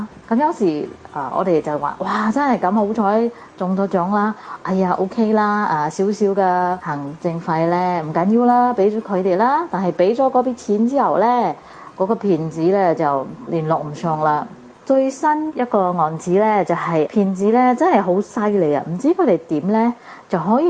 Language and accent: Cantonese; Singapore; 各位哥哥姐姐大家好，我是新加坡的